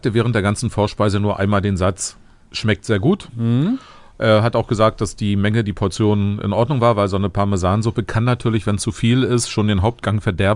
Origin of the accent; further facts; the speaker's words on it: Mecklenburg-Vorpommern, Germany; Ich bin Mecklenburger